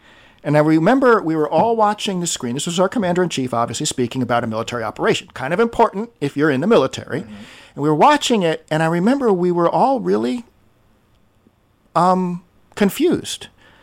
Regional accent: United States; But you know what? As an American, unfortunately

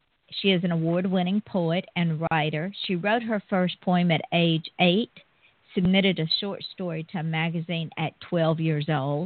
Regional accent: Georgia, United States; She moved from the beautiful state of Arizona to the beautiful state, my home state of Georgia.

